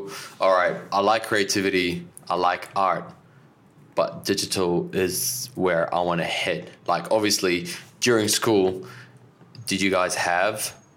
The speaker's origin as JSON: {"language": "English", "town": "Bacchus Marsh", "region": "Victoria", "country": "Australia", "tie": "born or raised there", "said": "I think growing up in Bacchus Marsh, that's definitely the most entertaining thing you could do in the classroom."}